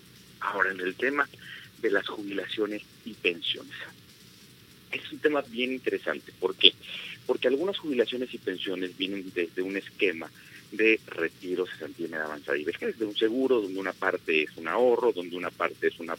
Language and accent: Spanish; Mexico; Desde la Constitución se nos establece una obligación como mexicanos de contribuir con el gasto público.